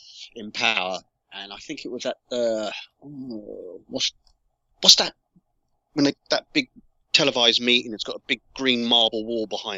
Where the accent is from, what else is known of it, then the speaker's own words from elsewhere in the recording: London, United Kingdom; I grew up in London.